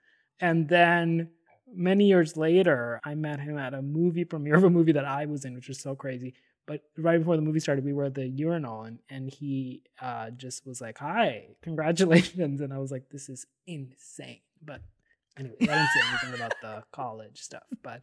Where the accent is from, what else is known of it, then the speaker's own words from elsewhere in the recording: Delhi, India; So I grew up in Delhi